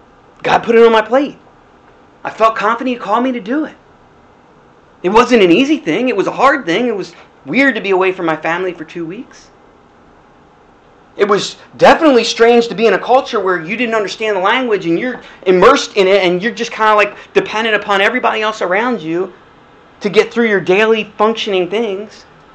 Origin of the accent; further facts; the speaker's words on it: Arbutus, Maryland, United States; I was a hometown boy. I grew up in Arbutus. That was my place. I knew everybody.